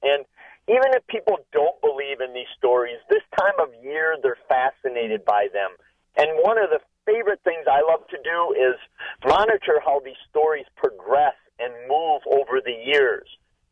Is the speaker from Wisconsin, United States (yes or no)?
yes; Eau Claire, Wisconsin, United States; near Eau Claire, my hometown, 20-odd years ago